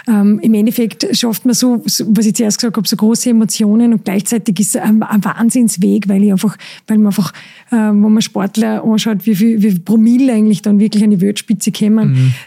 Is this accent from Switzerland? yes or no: no; Austria; ich bin sowieso ein bisschen patriotisch, weil wir ja über österreichische Lebensmittel reden